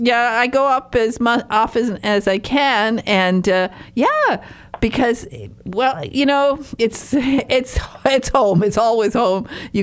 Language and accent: English; Michigan, United States; it's funny that you mentioned, the Apostle Islands, because I was born on Lake Superior. I'm from Michigan's Upper Peninsula. And so I'm very familiar with them.